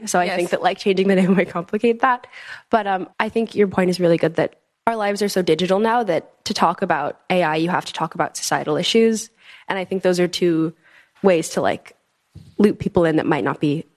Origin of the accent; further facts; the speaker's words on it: Florida, United States; now in Oxford, United Kingdom; I'm from Florida.